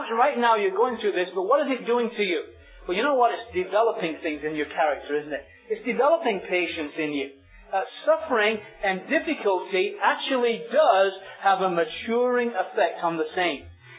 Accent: England, United Kingdom; I grew up in England too, but there was never the thought that one day I was going to be part of British royalty.

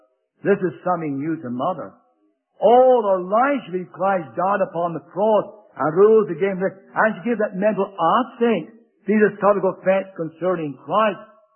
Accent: Stafford, West Midlands, United Kingdom; born there; I was born in Stafford, down in the Midlands of England. I couldn't help that, really. But I was born in Stafford. My mum and dad were both Scottish. My mother came from the Highlands. My father came from the Lowlands.

